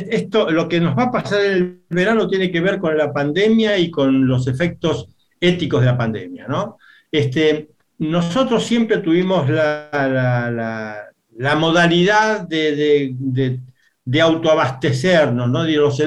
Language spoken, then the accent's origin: Spanish; La Plata, Buenos Aires Province, Argentina; now in Mar del Plata, Argentina; Yo me crié y me formé en La Plata, caminando por las calles, por los tilos y andando tranquilo por las plazas, y Buenos Aires me resultó muy duro, ¿no? Cuando vine a Mar del Plata sentí que volvía a mi lugar medio pueblerino, tranquilo